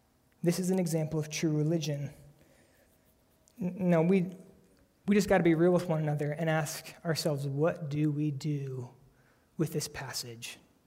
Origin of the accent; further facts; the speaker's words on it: United States; just because we are American Christians and we are phenomenally wealthy